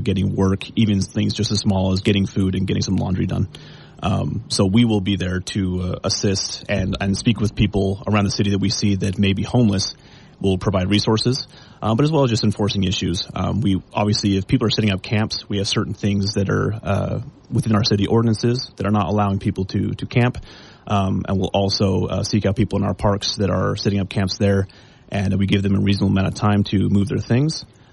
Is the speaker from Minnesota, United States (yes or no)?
no; West Valley City, Utah, United States; So I grew up in West Valley City, up near Salt Lake.